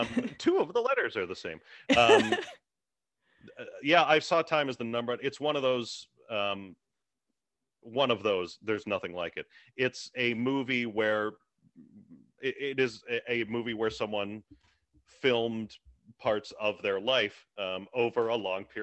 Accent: Pittsburgh, Pennsylvania, United States; And living and growing up in Pittsburgh, I'm like, oh, this is a remarkably accurate portrait of what people like this are like.

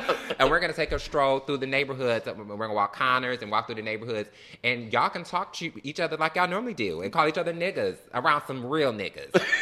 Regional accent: Detroit, Michigan, United States; To me, a nigga, we are from Detroit.

